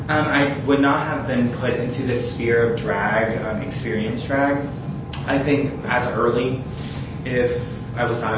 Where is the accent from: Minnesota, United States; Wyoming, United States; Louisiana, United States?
Louisiana, United States; Maurice; I grew up in Maurice, Louisiana, went to country school